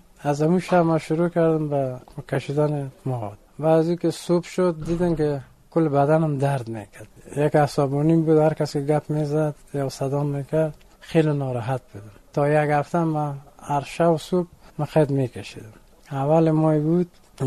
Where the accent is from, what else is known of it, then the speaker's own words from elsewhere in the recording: Iran; born there; من در ایران متولد شدم.